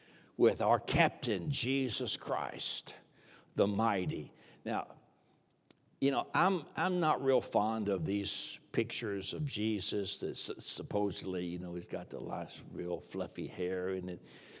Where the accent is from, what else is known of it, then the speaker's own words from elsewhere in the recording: the South, United States; accent: Southern; by the way, Southern is my native tongue